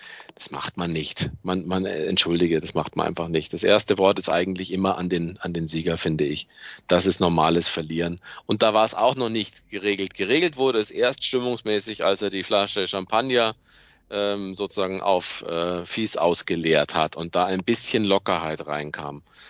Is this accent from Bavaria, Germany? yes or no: yes; Munich, Bavaria, Germany; ich als in Deutschland Lebender, in Deutschland Geborener, auch als Münchner